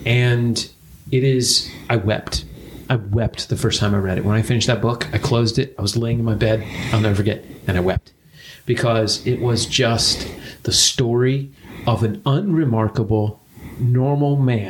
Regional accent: Midwest, United States; the churches that I've been a part of, just growing up in the Midwest

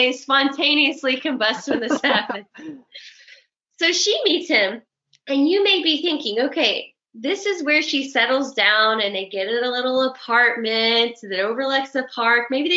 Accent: Texas, United States; moved away as an adult; So I, like you mentioned, I'm originally from Texas.

